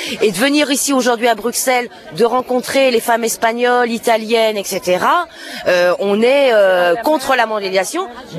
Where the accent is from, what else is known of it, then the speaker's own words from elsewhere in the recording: Saint-Denis, Île-de-France, France; nous, on est françaises, on vient de Paris, hein, de la Seine-Saint-Denis, de Saint-Denis exactement, le 93.